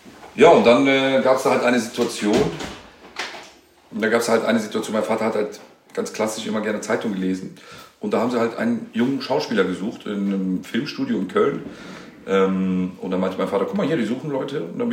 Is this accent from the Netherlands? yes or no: no; Tunisia; aber er ist Marokkaner und ich bin Tunesier